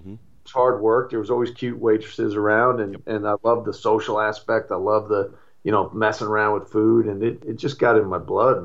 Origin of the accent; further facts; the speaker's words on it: Fort Lauderdale, Florida, United States; also born or lived in Chicago, United States; I grew up down there. I was born in Chicago, but I grew up in Fort Lauderdale, and restaurant business was great down there.